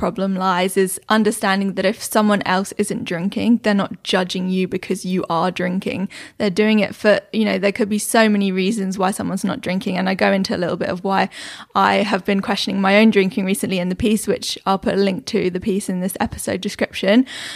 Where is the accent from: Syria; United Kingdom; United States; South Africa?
United Kingdom; England; I'm English